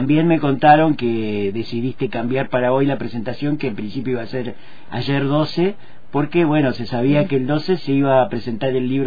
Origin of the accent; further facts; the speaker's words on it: Esquel, Chubut, Argentina; now in Alto Valle, Argentina; Coterránea, porque yo también soy de Esquel. Pero estoy radicado hace mucho en el Alto Valle también.